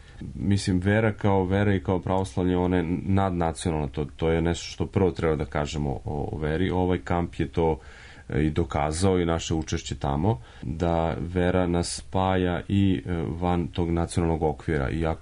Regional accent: Serbia; Time što smo mi kršteni kao pravoslavni Srbi, je to da je u tom trenutku neko razmislio da treba prevesti knjige na nacionalni jezik

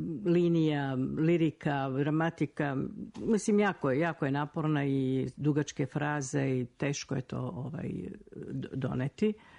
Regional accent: Podgorica, Montenegro; Moje detinjstvo u Podgorici, tadašnjem Titogradu. Imala sam 13 godina i učenica osnovne škole.

